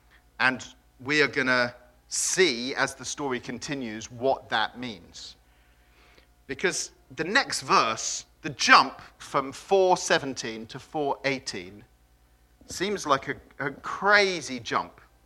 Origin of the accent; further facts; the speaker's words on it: Cyprus; I'm from Cyprus. Grew up in Cyprus.